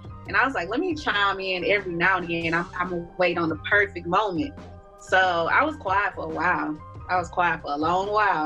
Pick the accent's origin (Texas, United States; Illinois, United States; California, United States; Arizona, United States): Texas, United States; Houston; And I was like, yeah, I'm from Houston.